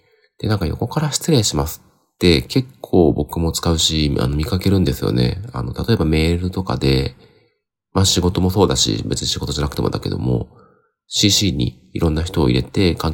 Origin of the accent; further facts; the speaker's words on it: Tokoname, Aichi, Japan; 僕の出身地のですね、愛知県常滑市